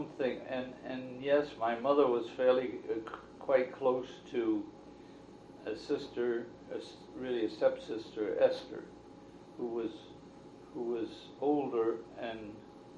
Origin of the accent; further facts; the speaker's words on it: New York, United States; When I was growing up in New York, she was taking care of my grandfather.